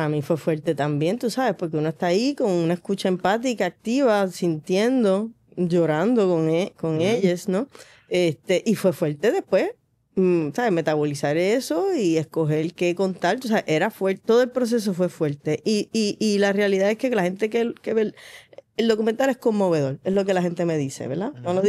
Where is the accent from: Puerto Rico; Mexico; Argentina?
Puerto Rico; Y yo soy puertorriqueña y he visto muchos momentos de nuestra historia.